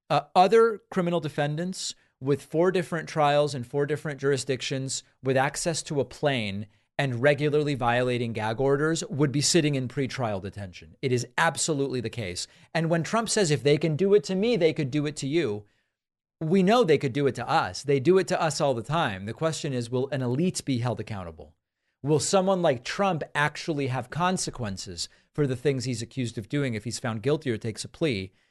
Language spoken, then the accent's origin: English; New Jersey, United States; I'm from New Jersey and didn't like him as governor, but I respect him for speaking up